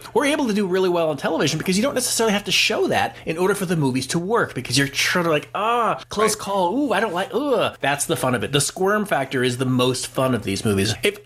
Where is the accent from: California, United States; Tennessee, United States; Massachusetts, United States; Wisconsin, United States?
Massachusetts, United States; No, I grew up in Massachusetts.